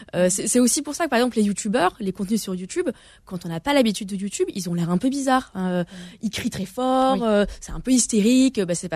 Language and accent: French; Reims, Grand Est, France; moi je viens de Reims